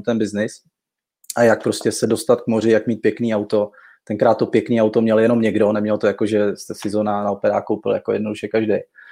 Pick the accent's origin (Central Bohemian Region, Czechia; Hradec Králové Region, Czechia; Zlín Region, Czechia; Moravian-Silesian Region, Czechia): Moravian-Silesian Region, Czechia; Ostrava; Navíc já jsem původem z Ostravy, takže tam, kde je z Ostravy, tak víš, že tam to je fakt jako divočina.